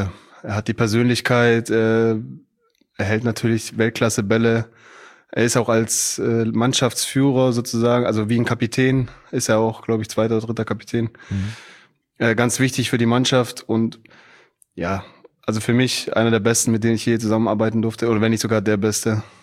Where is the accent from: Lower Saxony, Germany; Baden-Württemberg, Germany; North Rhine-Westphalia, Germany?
Baden-Württemberg, Germany; Stuttgart; Ja, ich komme ja aus Stuttgart.